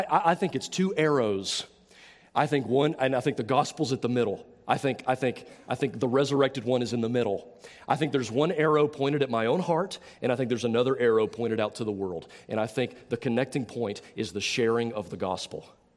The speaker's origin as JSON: {"language": "English", "region": "Southeast", "country": "United States", "lives_now": "Iowa, United States", "said": "We've been in Iowa for 3 years, and we moved. And when we moved, we come from the Southeast, where you know if it gets cold, they cancel school."}